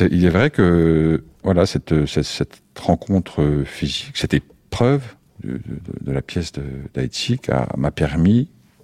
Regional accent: Besançon, Bourgogne-Franche-Comté, France; C'est à Besançon, oui. Ouais. C'est dans ma ville natale, de Besançon.

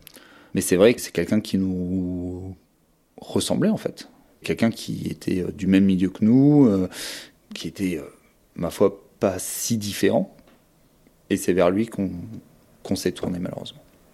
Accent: Hauts-de-France, France; now in Grand Est, France; j'ai 28 ans et j'habite dans la région Grand Est, en Meurthe-et-Moselle. Alors, moi j'ai grandi dans le Pas-de-Calais, dans une famille, ma foi, je dirais pas favorisée, mais j'ai jamais manqué de rien.

